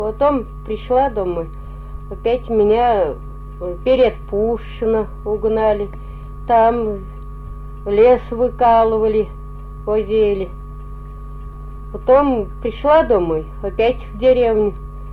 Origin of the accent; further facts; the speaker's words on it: Sheldino, Russia; born there; Я родился в Шелдино, работал в колхозе, потом у нас совхоз, 8 месяцев в совхозе работал, 18 лет работал в сельсовете